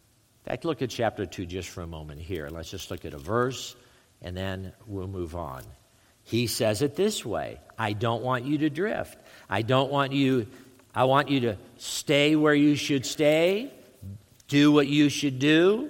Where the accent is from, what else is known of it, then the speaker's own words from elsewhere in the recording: California, United States; because I'm from California and you don't yell at people.